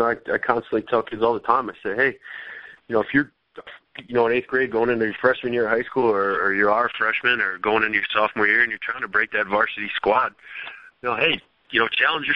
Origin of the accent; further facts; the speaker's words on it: Cleveland, Ohio, United States; that's just kind of the nature of, you know, growing up in Cleveland, Ohio back